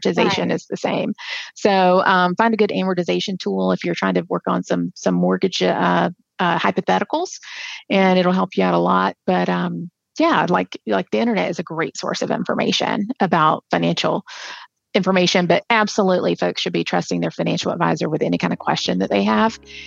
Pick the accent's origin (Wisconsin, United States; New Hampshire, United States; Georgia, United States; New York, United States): Georgia, United States; I'm from Georgia. So you got to support the Georgia boy.